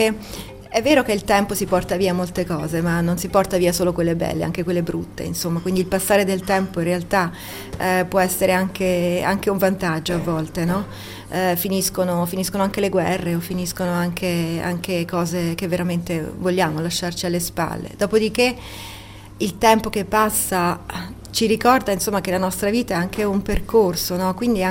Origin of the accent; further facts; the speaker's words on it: Rome, Lazio, Italy; moved away as an adult; now in Switzerland; Arrivo da Roma, sì, esatto